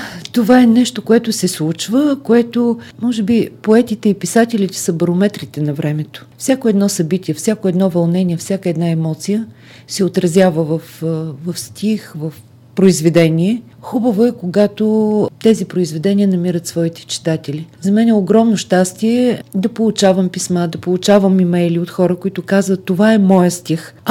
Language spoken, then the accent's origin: Bulgarian; Asenovgrad, Plovdiv Province, Bulgaria; Аз съм родом от Асеновград. Това е един малък и много различен от другите градове.